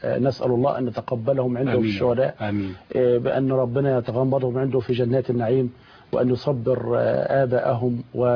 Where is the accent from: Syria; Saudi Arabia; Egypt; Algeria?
Egypt; إحنا كلنا مصريين، وكلنا ولاد بلد واحدة